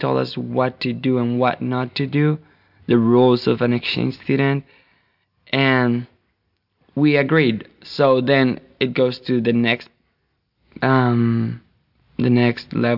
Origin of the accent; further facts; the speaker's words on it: Basque Country, Spain; English is a second language; I used to say I was from the Basque country, the Basque region of Spain, and I came from a small town with 25,000 inhabitants.